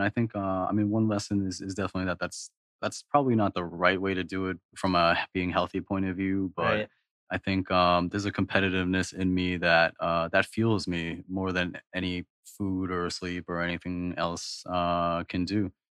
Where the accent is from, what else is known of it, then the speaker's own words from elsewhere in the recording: New York, United States; I've lived in a lot of cities. I think, I grew up in New York right next to New Jersey, but I've lived in 16 cities since then.